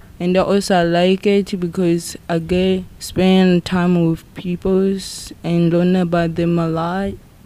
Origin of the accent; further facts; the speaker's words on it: Tanzania; English is a second language; I'm from Tanzania.